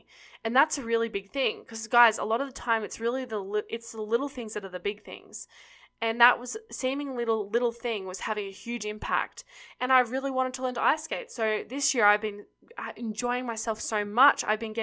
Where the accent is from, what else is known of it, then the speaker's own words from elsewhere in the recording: Australia; If you guys don't know, I'm from Australia. We don't have ice rinks every block, you know, like it's not accessible.